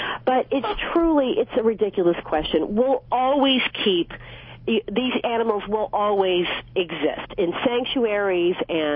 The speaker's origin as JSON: {"language": "English", "region": "the South", "country": "United States", "tie": "born or raised there", "said": "I grew up in the South, and I came from a very Christian family"}